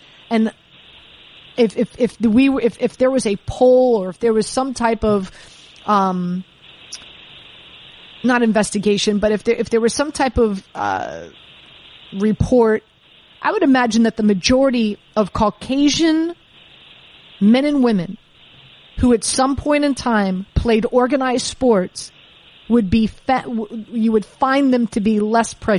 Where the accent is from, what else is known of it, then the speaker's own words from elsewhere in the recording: Miami, Florida, United States; It's just, it's, I grew up in Miami. I like to call it a melting pot.